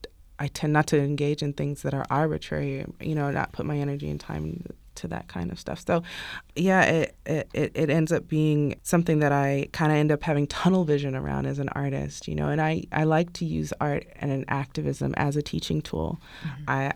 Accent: Baton Rouge, Louisiana, United States; also born or lived in South; I came here from Louisiana, and I've lived a myriad of places in the South, but Louisiana, Baton Rouge, Louisiana, is where I call home.

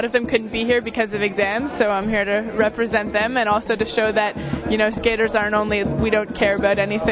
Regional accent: Montreal, Quebec, Canada; And I'm from Montreal

